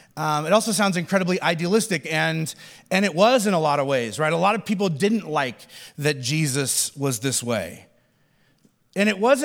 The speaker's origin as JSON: {"language": "English", "region": "Midwest", "country": "United States", "said": "and I'm from the Midwest, so it's like all these casseroles and things that people are putting out"}